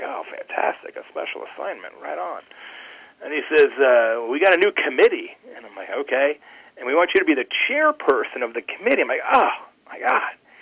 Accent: Arizona, United States; now in Indiana, United States; I'm originally from Arizona. I live in Indiana now.

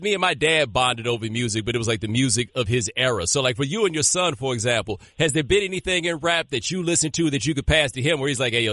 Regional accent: the South, United States; Because I'm from the South, and y'all talk bad about our music.

